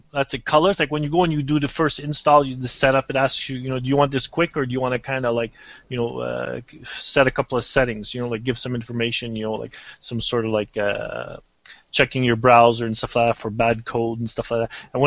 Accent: Canada; since I'm Canadian there

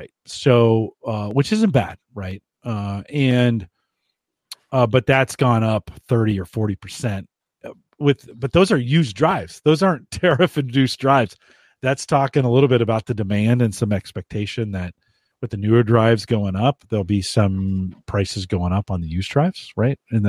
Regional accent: United States; I mean, you're Canadian, I'm American.

